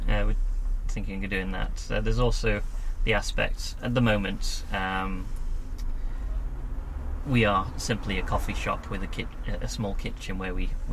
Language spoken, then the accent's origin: English; Newport, Wales, United Kingdom; moved away as an adult; now in Newcastle, United Kingdom; I was brought up in Newport, and my mum had already moved back to London by that point, so I didn't really have much in Wales to keep me there.